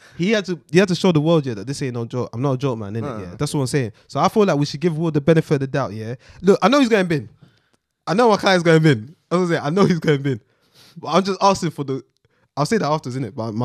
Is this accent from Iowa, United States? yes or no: no; Philadelphia, Pennsylvania, United States; You know, I'm from Philly, fam.